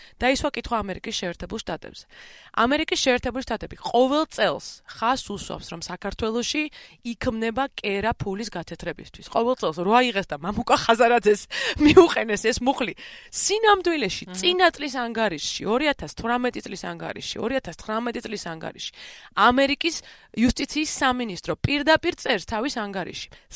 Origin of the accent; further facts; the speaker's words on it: Guria, Georgia; მე გურული ვარ მე თვითონ.